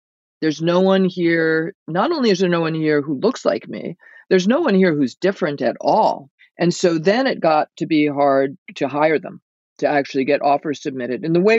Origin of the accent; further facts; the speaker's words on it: United States; You know, I'm an American. I went to business school. I'm a capitalist.